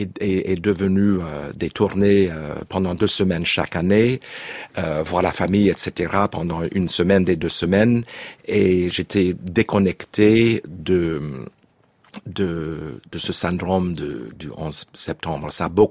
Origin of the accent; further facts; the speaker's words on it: United States; moved away as an adult; now in France; j'ai quitté les États-Unis en 80, juste après le conservatoire. Parce que mon souhait était de vivre jusqu'à la fin de mes jours en Europe et probablement en France.